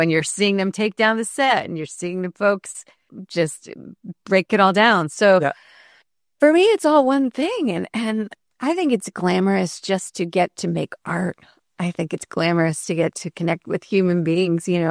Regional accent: New York, United States; the other day I played in my hometown up here in upstate New York at a beautiful performing arts center

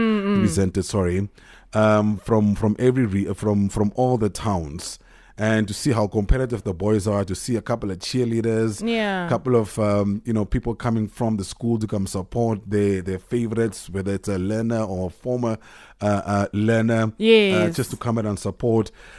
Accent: Walvis Bay, Erongo, Namibia; I'm actually from Walvis Bay.

